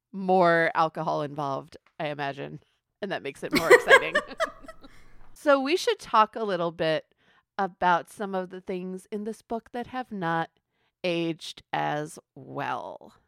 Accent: Maryland, United States; That sounds very similar to Flibbity Flop, which is where I grew up in Maryland.

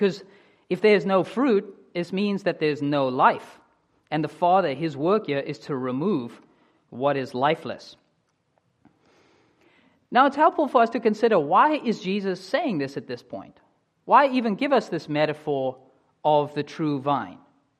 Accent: Cape Town, Western Cape, South Africa; in South Africa, I grew up in the Western Cape and Cape Town, and this is wine country.

